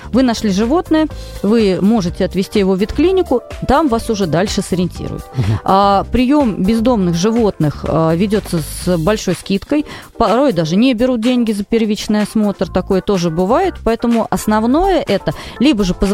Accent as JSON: {"language": "Russian", "town": "Orenburg", "region": "Orenburg Oblast", "country": "Russia", "said": "вот я вот просто из Оренбурга"}